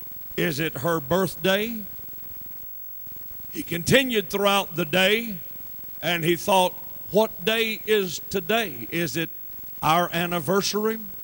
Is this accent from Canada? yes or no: no; Charlotte, North Carolina, United States; My speech, I know, betrayeth me. I sound like a foreigner to you. I'm a Southerner from Charlotte, North Carolina.